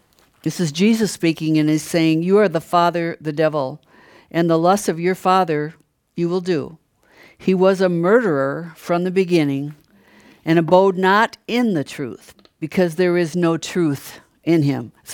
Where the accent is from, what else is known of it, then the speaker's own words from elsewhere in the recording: Brainerd, Minnesota, United States; Even when we were in my hometown, Brainerd, this weekend, people want to know what's going on.